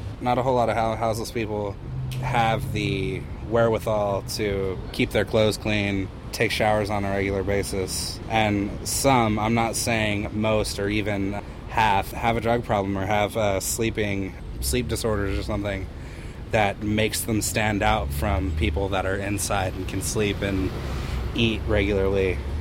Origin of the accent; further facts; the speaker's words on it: Portland, Oregon, United States; Right here in Portland.